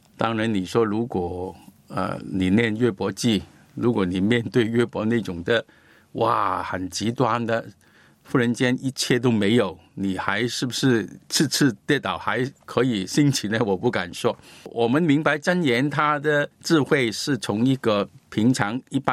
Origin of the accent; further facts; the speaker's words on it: Guangdong, China; 以小过大，我们广东人说